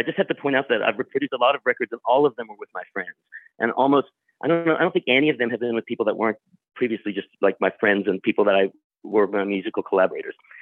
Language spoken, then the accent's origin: English; South Africa; moved away; I guess I'm from South Africa, and also like, I'm also an immigrant. We moved in the 1970s. My parents decided they wanted to leave South Africa.